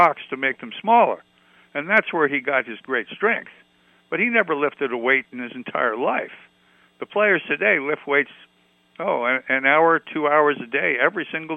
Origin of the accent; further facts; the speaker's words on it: Stamford, Connecticut, United States; I grew up in Stamford, Connecticut, which is about 65 miles from Yankee Stadium.